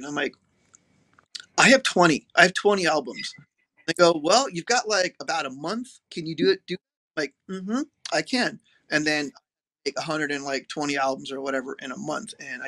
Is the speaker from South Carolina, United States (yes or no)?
no; Los Angeles, California, United States; how as a kid, I grew up in LA. My first real record store was Tal Records growing up in Southern California.